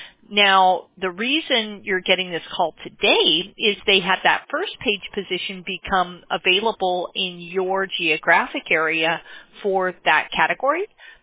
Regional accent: Diamond Bar, California, United States; I grew up in Diamond Bar. How funny is that?

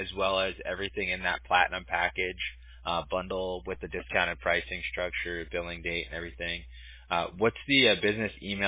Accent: California, United States; I'm originally from Orange County, I've spent a lot of summers going up to like Kern County and, you know, doing the River Rat thing.

